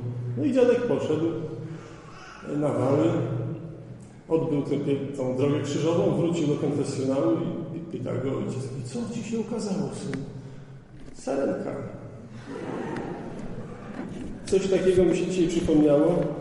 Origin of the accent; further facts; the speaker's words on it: Częstochowa, Silesian Voivodeship, Poland; born there; ja urodziłem się w Częstochowie, całkiem niedawno, a urodziłem się też całkiem niedawno, bo w 81 roku